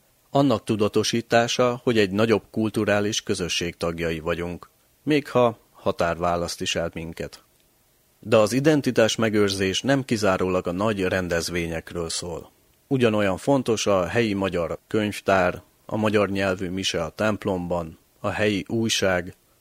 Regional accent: Vojvodina, Serbia; Az a sajátos, összetett érzés, hogy mi innen valók vagyunk. Magyarok vagyunk, vajdaságiak vagyunk, és ez a kettő nem zárja ki egymást, hanem gazdagítja.

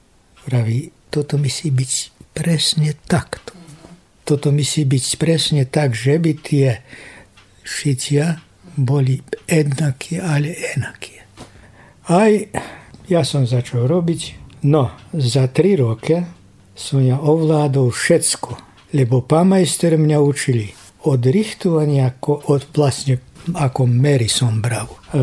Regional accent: Vojvodina, Serbia; ja som si z Vojvodine.

